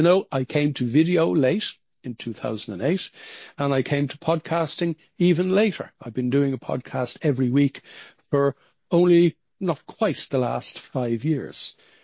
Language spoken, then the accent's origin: English; Ireland; I'm 67 or thereabouts. I grew up in Holy Catholic Ireland in the 1960s.